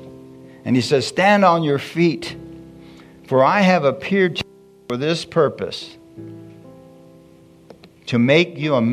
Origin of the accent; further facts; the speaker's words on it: Bisbee, Arizona, United States; I remember when I was a young man growing up in Bisbee, Arizona.